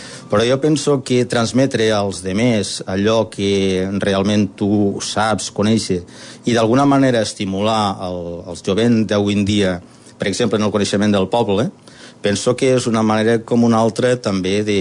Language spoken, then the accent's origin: Catalan; Benissanet, Catalonia, Spain; a Benissanet, al meu poble